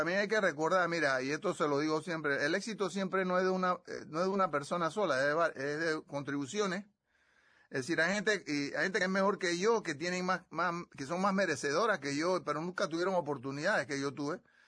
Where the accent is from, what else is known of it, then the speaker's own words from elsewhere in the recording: Panama; moved away as an adult; yo me salí de Panamá por la dictadura en el 74. Mi familia se fue en el 73 y yo me fui en el 74.